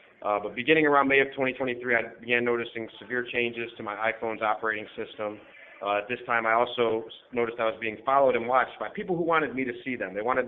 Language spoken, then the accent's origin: English; Cleveland, Ohio, United States; To sum up really quickly … for your listeners. I'm 34 years old. I'm from the Cleveland, Ohio area.